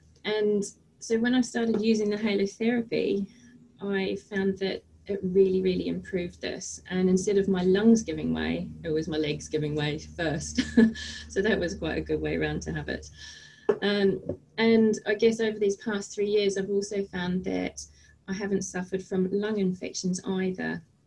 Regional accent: New Zealand; born there; as you said, I was born in New Zealand, so kind of pretty much an outdoorsy person right from day one.

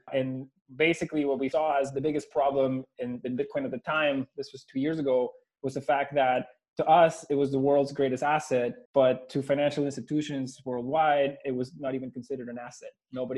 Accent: Venezuela; moved away as an adult; now in Canada; For those who haven't heard about us, I'm originally from Venezuela, born and raised. Although I came to Canada to do my university, my whole family was still back there.

